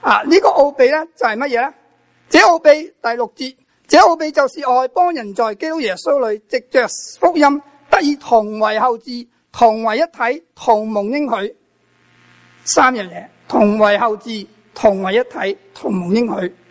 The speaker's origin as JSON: {"language": "Chinese", "country": "China", "said": "我们中国人会不会得到福音呢？"}